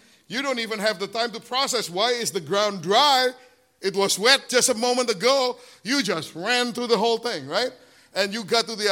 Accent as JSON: {"language": "English", "town": "Bandung", "region": "West Java", "country": "Indonesia", "tie": "born or raised there", "said": "1992, when I started our church in Bandung, after 12 years being away from Indonesia, I came back to my hometown and did a crusade in Bandung."}